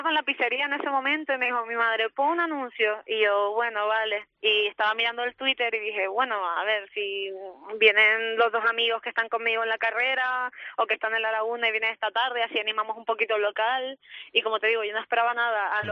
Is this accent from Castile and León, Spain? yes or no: no; Fuerteventura, Canary Islands, Spain; moved away as an adult; now in Tenerife, Spain; yo, por ejemplo, soy de Fuerteventura y vine a Tenerife a estudiar hace 5 años.